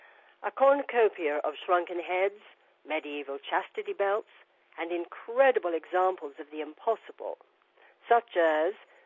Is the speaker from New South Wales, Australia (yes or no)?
yes; Randwick, New South Wales, Australia; a consuming curiosity in the world beyond my own growing up in Randwick, Australia.